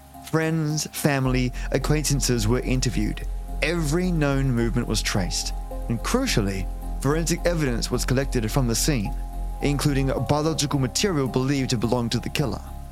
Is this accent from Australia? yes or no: yes; Perth, Western Australia, Australia; Perth, a city that was then slower, smaller, and more intimate, and I should know because it was my hometown.